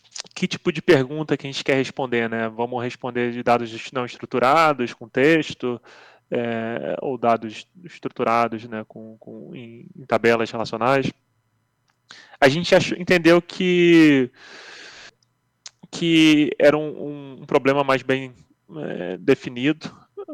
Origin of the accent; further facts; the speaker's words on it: Rio de Janeiro, Brazil; moved away as an adult; now in Zurich, Switzerland; Sou originalmente do Rio de Janeiro, mas né, mudei para a Suíça há 13 anos atrás e para estudar matemática